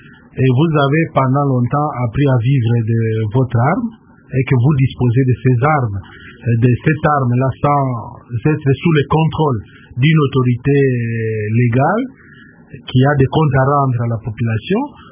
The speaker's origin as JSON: {"language": "French", "country": "DR Congo", "said": "chez nous en RDC"}